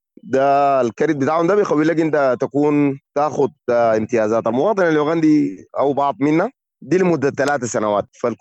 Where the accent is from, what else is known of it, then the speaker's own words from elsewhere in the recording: Sudan; عندهم حاجة هنا قرب للفاصوليا عندنا في السودان